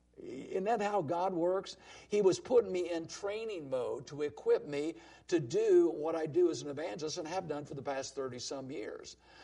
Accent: Portland, Indiana, United States; there was a group of people in my hometown area, Portland, Indiana, who wanted to start a fundamental independent Bible-believing church.

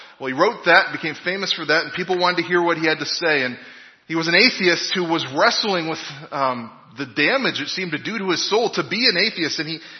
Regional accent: United States; I don't really understand that too, because I'm an American, and we don't really speak about royalty since we kicked King George out for bossing us around.

